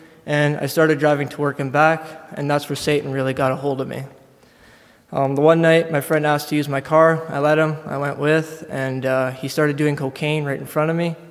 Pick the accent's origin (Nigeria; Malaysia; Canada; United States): Canada; Lethbridge, Alberta; I'm 21 years old. I'm from Lethbridge, Alberta.